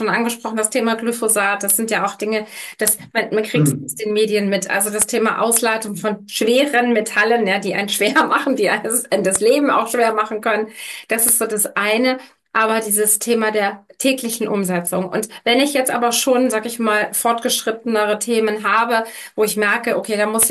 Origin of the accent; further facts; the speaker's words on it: Germany; Für uns Deutschen vielleicht ein bisschen schwierig